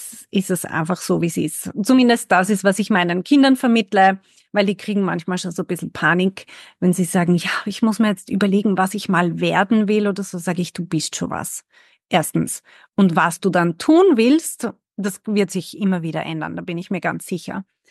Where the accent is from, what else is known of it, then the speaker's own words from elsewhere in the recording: Austria; moved away; Ich gerade als Österreicherin, als Expat, aber ursprünglich Österreicherin